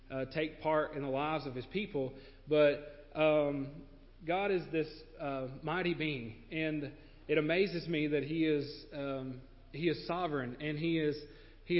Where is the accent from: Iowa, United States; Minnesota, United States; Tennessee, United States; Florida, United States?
Tennessee, United States; I moved here from East Tennessee, but I was raised in a house that wasn't religious